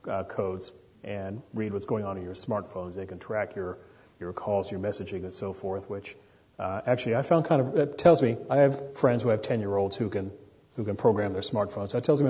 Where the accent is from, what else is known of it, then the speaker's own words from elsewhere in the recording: Washington, District of Columbia, United States; I grew up in Washington years and years ago when if you drove outside the Capitol Beltway, you were in the South.